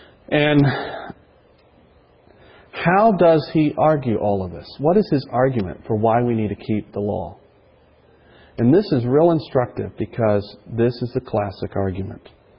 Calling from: South Carolina, United States; I'm calling from South Carolina

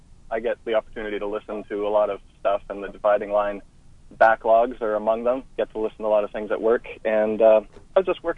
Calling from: Canada; maybe it has something to do with the fact I'm calling from Canada.

